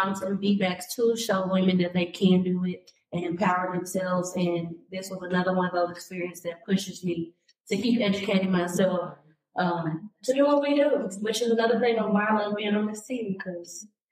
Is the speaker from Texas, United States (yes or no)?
yes; Dallas, Texas, United States; I'm from Dallas.